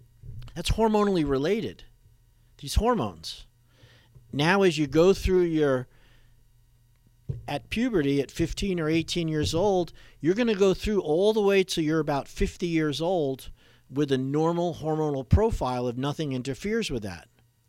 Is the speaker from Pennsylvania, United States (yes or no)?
no; New York, United States; I'm from New York, great state of New York, and in Long Island, I worked as a chiropractor.